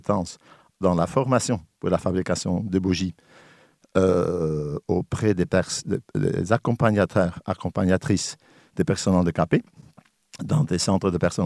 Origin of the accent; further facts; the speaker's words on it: Belgium; French is a second language; moved away as an adult; now in France; Donc, mais en Belgique, en principe, on est bilingue, on apprend déjà le français à partir de 8 ans. J'ai appris le français d'ailleurs, ici en France, à mes 50 ans quand je suis arrivé en France, à peu près.